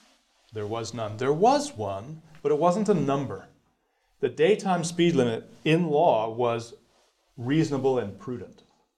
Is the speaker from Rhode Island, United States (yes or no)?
yes; Rhode Island, United States; I'm from Rhode Island, so I think about driving a lot.